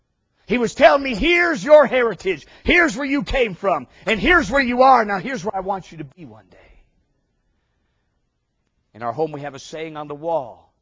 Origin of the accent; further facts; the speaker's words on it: Minnesota, United States; Now, we grew up in Minnesota. Our favorite place was the Badlands of South Dakota.